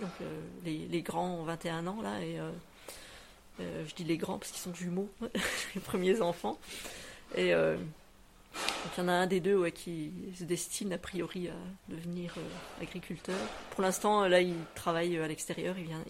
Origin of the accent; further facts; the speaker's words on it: Bourgogne-Franche-Comté, France; moi, je suis pas originaire d'ici, je suis jurassienne. Donc, toute ma famille est dans le Jura.